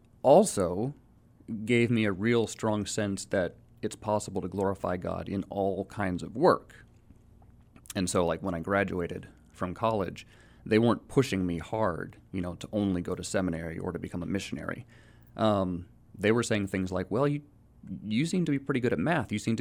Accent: Cupertino, California, United States; I grew up in Cupertino, California, and it's a pretty small town, but a lot of people will recognize the name.

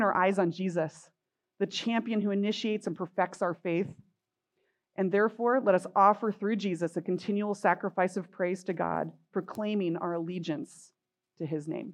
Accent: California, United States; We're from California. We love guacamole.

